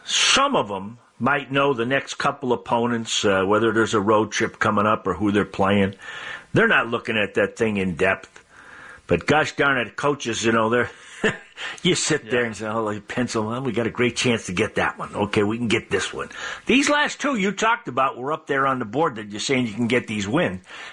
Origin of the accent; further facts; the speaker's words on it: Massachusetts, United States; But boy, I'm I'm from Massachusetts